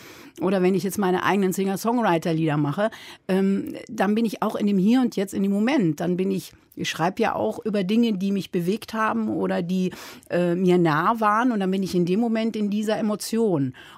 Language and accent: German; England, United Kingdom; moved away; ich bin ja in England aufgewachsen und daher war aber die Sprache Englisch für mich ganz präsent.